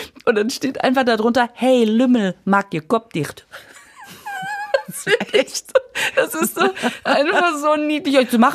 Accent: Düsseldorf, North Rhine-Westphalia, Germany; ich bin ja aufgewachsen in Düsseldorf

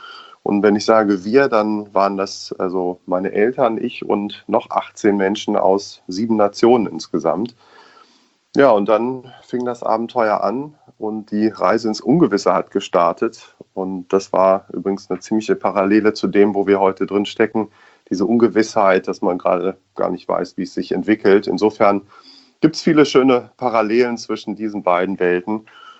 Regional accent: Göttingen, Lower Saxony, Germany; born there; ich bin in Göttingen geboren

